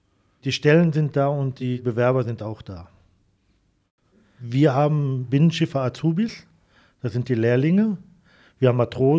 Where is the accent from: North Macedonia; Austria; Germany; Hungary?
Germany; Wesel, North Rhine-Westphalia; Also ich bin quasi in Wesel geboren, Wesel zur Schule gegangen